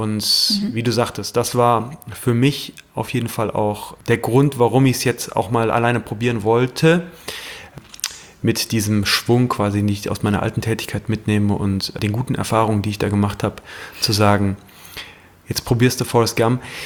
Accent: Germany; ich komme aus der Eifel, wunderschöne Gegend, sehr stark bewaldete Gegend

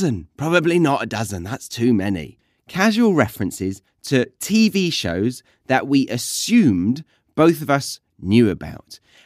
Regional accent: United Kingdom; now in Australia; I am British, but currently I live in Australia. And because I live abroad, I tend to notice things that I might not have if I was still living in the UK.

